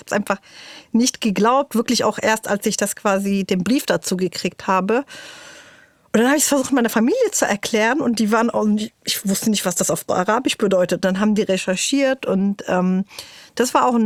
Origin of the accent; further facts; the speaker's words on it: Berlin, Germany; Also es war quasi in meiner näheren Umgebung, in Moabit, wo ich aufgewachsen bin, was meine Heimat ist.